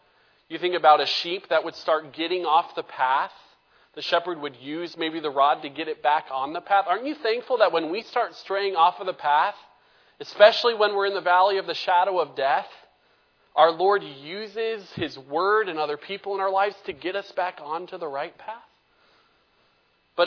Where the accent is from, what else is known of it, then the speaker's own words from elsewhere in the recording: North Carolina, United States; I grew up in North Carolina. We had 1,000 acres of woods all around us.